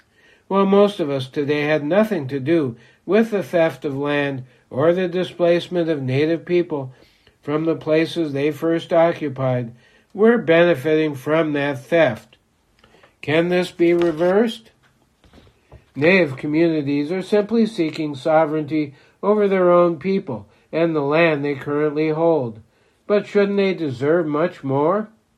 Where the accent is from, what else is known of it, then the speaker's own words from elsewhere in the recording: Maine, United States; The relationship between Wabanaki communities and my home state of Maine is contentious at best.